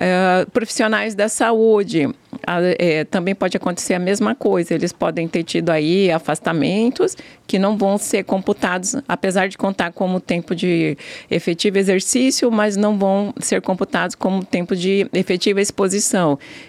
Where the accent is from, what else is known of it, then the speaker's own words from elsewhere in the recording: Cuiabá, Mato Grosso, Brazil; Eu sou cuiabana mesmo, nasci aqui.